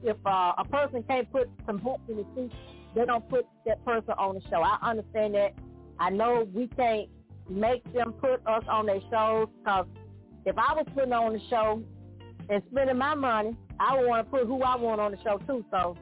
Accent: Newton, Mississippi, United States; also born or lived in Louisiana; Well, I was born in Louisiana, raised in Mississippi, so I got the best of both sides of the world.

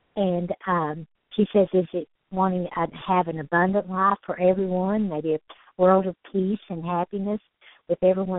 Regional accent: Southern United States, United States; I said, no, I'm from the South. I like it hot.

